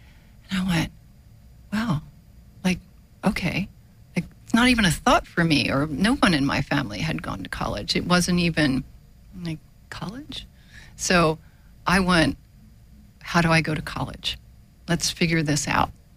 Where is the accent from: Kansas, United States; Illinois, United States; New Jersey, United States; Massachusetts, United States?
New Jersey, United States; Yes, South Jersey, not far from Atlantic City.